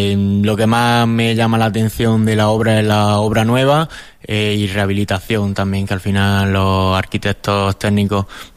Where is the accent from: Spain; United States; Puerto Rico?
Spain; Granada, Andalusia; yo como granadino, Granada es mi casa y me encantaría quedarme en Granada o en un futuro en Granada.